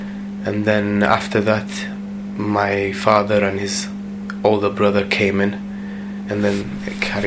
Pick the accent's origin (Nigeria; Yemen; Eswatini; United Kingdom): Yemen; moved away as an adult; I'm originally from Yemen, and I came to this country in 2002, and the main reason was for studying. Just me and my brother, my family live abroad in Yemen, in Sana'a.